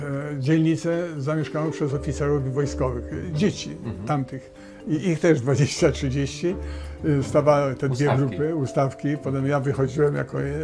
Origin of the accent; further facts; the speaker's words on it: Silesian Voivodeship, Poland; ja byłem jestem Ślązakiem, rodzice też